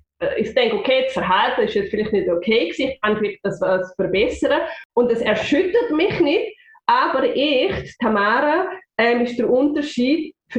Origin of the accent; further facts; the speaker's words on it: Switzerland; accent: Swiss German; first language Swiss German; auf Schweizerdeutsch reden, habe ich mir jetzt gerade entschieden, weil das ist authentisch, das ist meine Muttersprache und da fühle ich mich daheim.